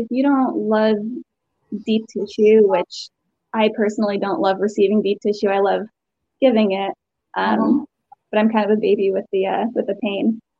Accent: Connecticut, United States; also born or lived in Nashville / Savannah / North Carolina; Sure. I'm from Connecticut originally. I have 5 siblings. I'm the oldest, the trailblazer. And I've been down south for almost 10 years.

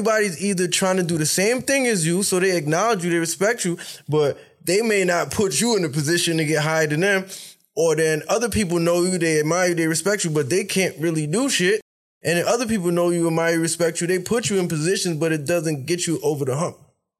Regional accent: New York, United States; Like, just awesome being a New Yorker.

